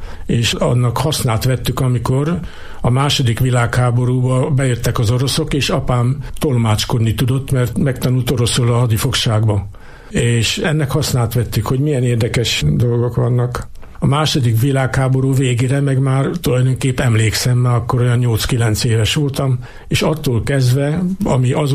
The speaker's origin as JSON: {"language": "Hungarian", "town": "Eger", "region": "Heves", "country": "Hungary", "said": "amikor mondtam, hogy én egri vagyok, bár a pestiekkel vagyok, mondták, hogy egri vagy."}